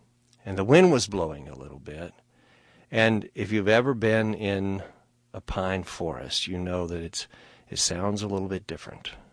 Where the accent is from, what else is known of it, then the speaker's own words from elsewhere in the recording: Tyler, Texas, United States; also born or lived in Houston; I grew up mostly in the Houston area and in East Texas various